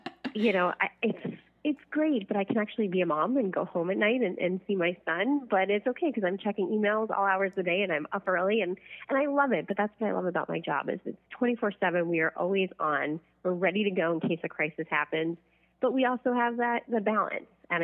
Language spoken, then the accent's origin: English; East Brunswick, New Jersey, United States; So born and raised in Central Jersey in a town called East Brunswick.